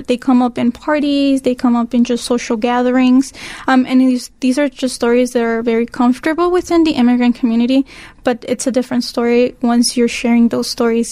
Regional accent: Chicago, Illinois, United States; I come from the Little Village area, so it's a predominant immigrant community. It's the second community of immigrants here in Chicago, the first being Pilsen.

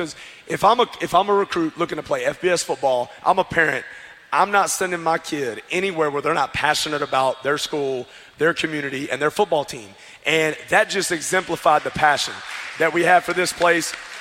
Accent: Fort Worth, Texas, United States; I'm old Texas. I'm a Texas high school football product, guys. I was born and raised on Friday Night Lights. I love it. I can't get enough of it. Born in Fort Worth, Texas.

